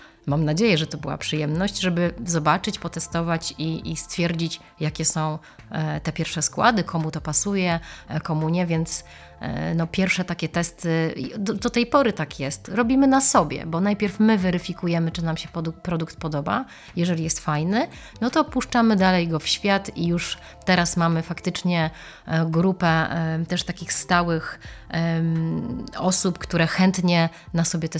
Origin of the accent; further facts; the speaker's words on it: Szczecin, West Pomeranian Voivodeship, Poland; ja jestem lokalną patriotką i dla mnie to jest ważne, żeby pokazywać, że my jesteśmy ze Szczecina.